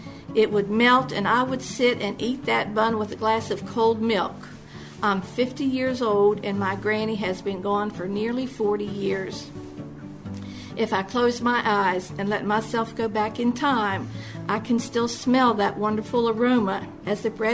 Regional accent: Spelter, West Virginia, United States; I grew up in Spelter, West Virginia, just north of Clarksburg on Route 19, where the zinc factory used to be.

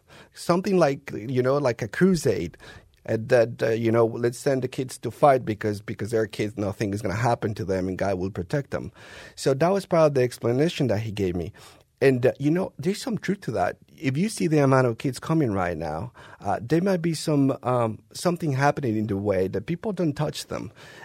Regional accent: Colombia; English is a second language; moved away as an adult; now in United States; In my case, I come from Colombia

